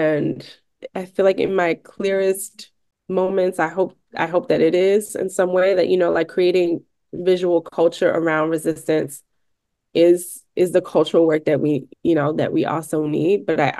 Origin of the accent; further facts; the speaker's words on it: Brooklyn, New York, United States; I'm a Brooklyn-born Boricua artist, born and raised in New York, city. Come from two beautiful, loving, generous Boricua parents.